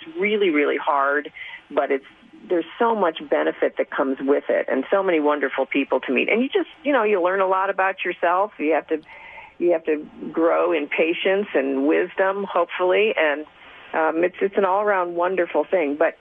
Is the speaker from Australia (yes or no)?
no; Cleveland, Ohio, United States; I'm Irish Catholic from Cleveland. I've been a Democrat all my life, right?